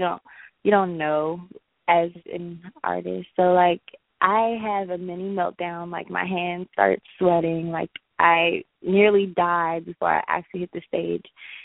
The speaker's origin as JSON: {"language": "English", "town": "Washington", "region": "District of Columbia", "country": "United States", "said": "I am from Washington, D.C. Awesome. But my family is from Barbados. So I say I'm from Barbados a lot, but I'm not. I was born in the States."}